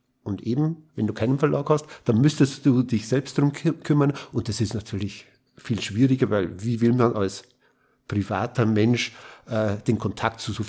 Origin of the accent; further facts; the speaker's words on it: Roding, Bavaria, Germany; born there; now in Regensburg, Germany; Ich bin in Roding geboren. Roding liegt im vorderen Bayerischen Wald, lebe aber jetzt schon seit 40 Jahren in Regensburg.